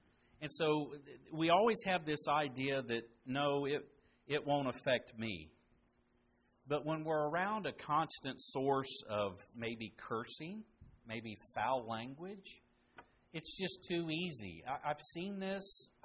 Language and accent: English; Indiana, United States; And even when I was growing up in Indiana, we had kids in my class.